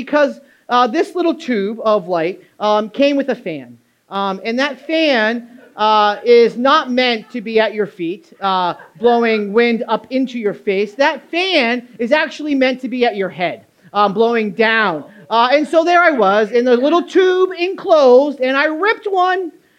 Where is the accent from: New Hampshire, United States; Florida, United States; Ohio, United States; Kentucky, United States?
New Hampshire, United States; Now, growing up in New Hampshire, I had never been tanning